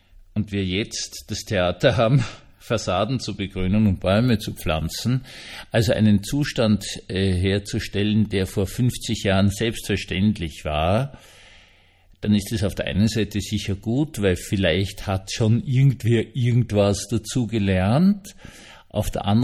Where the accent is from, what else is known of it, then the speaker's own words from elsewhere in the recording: Vienna, Austria; Denn das weiß ich als Wiener